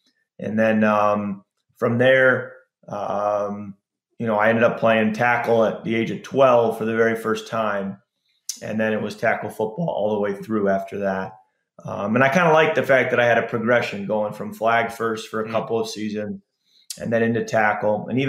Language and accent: English; Illinois, United States; So I grew up in the Chicago suburbs, and the Chicago Bears were the team that we all followed.